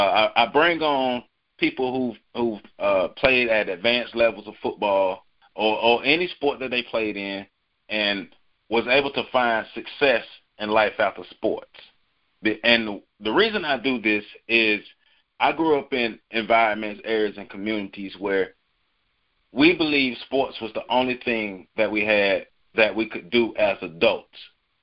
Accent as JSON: {"language": "English", "region": "the South", "country": "United States", "said": "y'all know we come straight from the South as we bring y'all this sports news"}